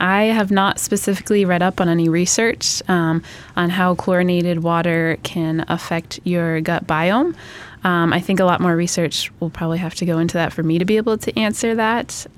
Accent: Rhode Island, United States; so I'm from Rhode Island. I was born and raised there.

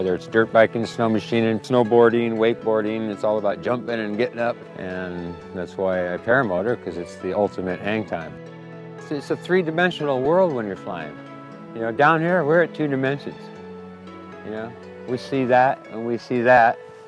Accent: Kodiak, Alaska, United States; Growing up in Kodiak, the parents say, go outside and play.

